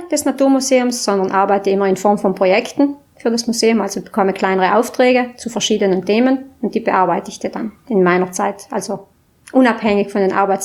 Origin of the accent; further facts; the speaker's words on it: Marling, Trentino-Alto Adige, Italy; ich komme aus Marling.